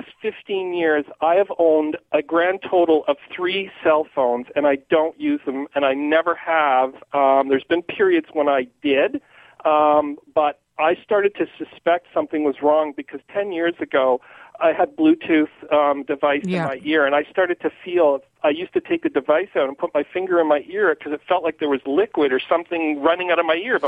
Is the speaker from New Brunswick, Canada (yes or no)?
no; Toronto, Ontario, Canada; moved away; I'm formerly from Toronto. We moved out here in 2003, so I changed cardiologists.